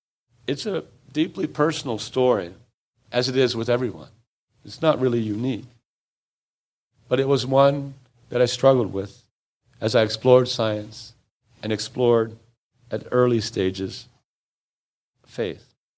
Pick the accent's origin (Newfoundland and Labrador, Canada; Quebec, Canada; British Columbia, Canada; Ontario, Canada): British Columbia, Canada; Vancouver; born there; I was born in Vancouver at St. Paul's Hospital in 1962.